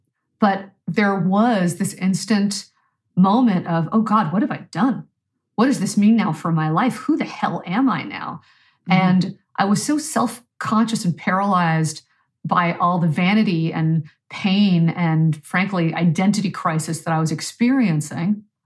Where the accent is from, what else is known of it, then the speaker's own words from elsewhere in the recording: Canada; because I'm Canadian.